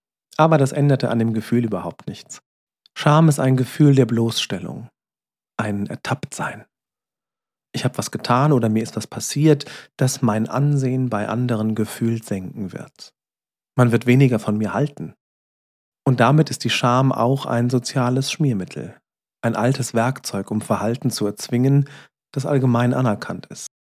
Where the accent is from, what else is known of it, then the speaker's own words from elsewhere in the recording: Bad Soden, Hesse, Germany; In Bad Soden, wo ich groß geworden bin, machte das Freibad üblicherweise am Wochenende des 1. Mai auf.